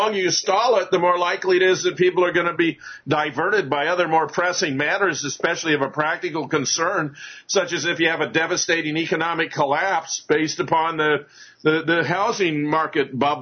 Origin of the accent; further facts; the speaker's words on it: Pasadena, California, United States; so I was born in Pasadena, California. I grew up in Pasadena, South Pasadena